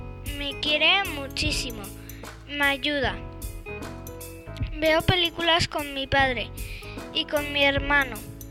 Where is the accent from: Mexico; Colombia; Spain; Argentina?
Spain; Aldea del Fresno, Community of Madrid; Hoy os voy a contar mi pueblo, que se llama Aldea del Fresno. Está a 52 kilómetros de Madrid.